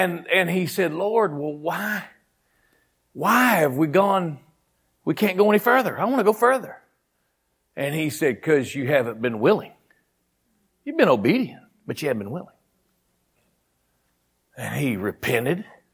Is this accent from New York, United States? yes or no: no; Oklahoma, United States; I grew up in Oklahoma, not real north.